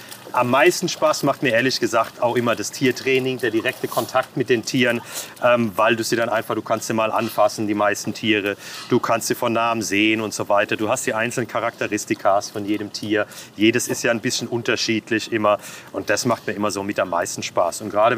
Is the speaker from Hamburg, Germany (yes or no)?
no; Baden-Württemberg, Germany; now in Frankfurt, Germany; und jetzt bin ich vor 3,5 Jahren hier nach Frankfurt gekommen. Ich komme aus der Nähe von hier, von Heidelberg, gerade so eine Stunde südlich.